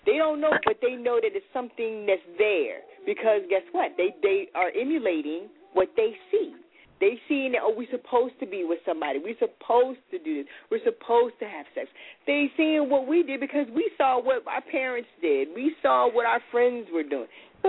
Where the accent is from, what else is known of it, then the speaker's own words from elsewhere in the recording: Brooklyn, New York, United States; I'm from, where am I from, people? I'm from Brooklyn.